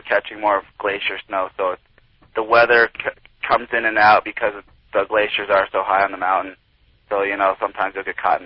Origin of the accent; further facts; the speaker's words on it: Vail, Colorado, United States; I grew up in Vail. I've lived here for 21 years now.